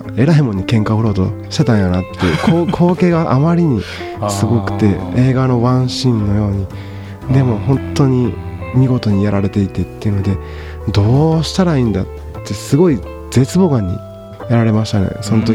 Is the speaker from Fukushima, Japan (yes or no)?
yes; Fukushima, Japan; accent: Fukushima dialect; 僕は東北弁っていうんですか、福島弁